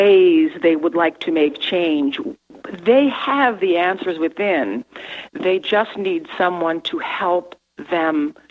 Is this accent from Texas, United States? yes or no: no; Maine, United States; I was probably 8 or 9, growing up on the East Coast of Maine.